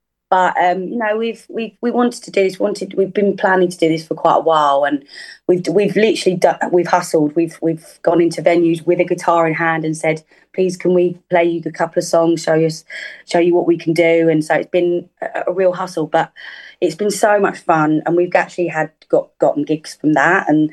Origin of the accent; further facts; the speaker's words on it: Dagenham, London, United Kingdom; I am originally from Essex. I was born in Barking, but I'm a Dagenham girl, technically.